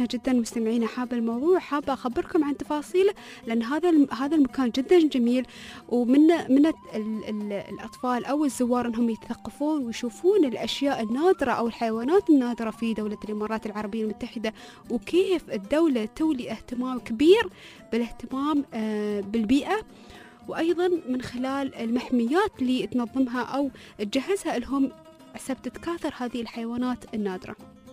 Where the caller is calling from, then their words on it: Kuwait; وأنا أتابعكم من الكويت